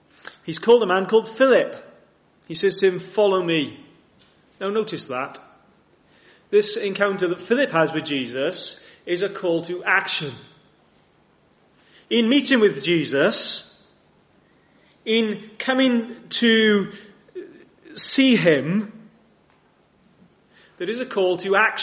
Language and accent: English; Cardiff, Wales, United Kingdom; And I'm from Cardiff.